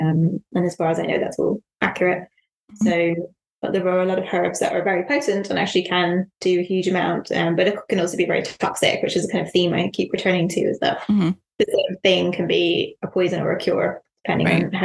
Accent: Ireland; so I grew up in Ireland and my first series of books was all set in Ireland

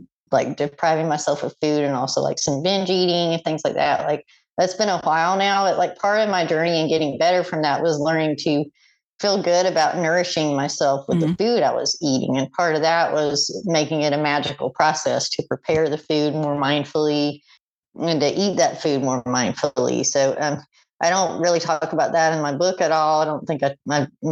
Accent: Arizona, United States; also born or lived in Southern United States; I'm from the South. I grew up poor in Arizona and then in the South, like, I cook like a poor person.

